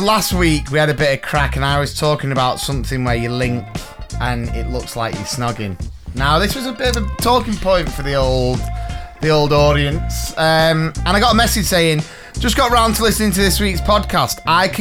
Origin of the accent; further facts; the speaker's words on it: Blyth, North East England, United Kingdom; born there; I was born in Blythe, but I was made in the Loyal Navy.